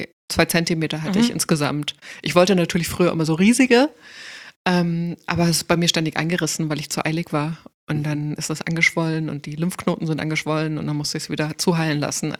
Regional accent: Munich, Bavaria, Germany; Also wir hatten, oder wir haben, also wo ich aufgewachsen bin, 20 Minuten zu Fuß war so ein Club, den gibt es immer noch, Gott sei Dank. Eine der wenigen Subkulturen noch in München.

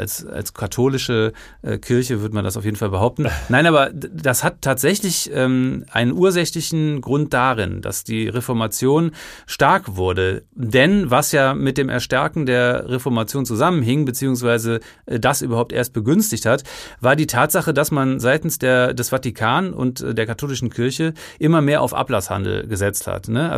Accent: Cologne, North Rhine-Westphalia, Germany

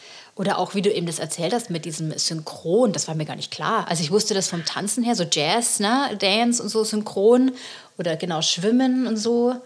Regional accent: Germany; wie ich da angefangen habe, wenn du als Deutsche bei einer großen Show dabei warst, das war schon mega, weil es waren halt immer die Amis

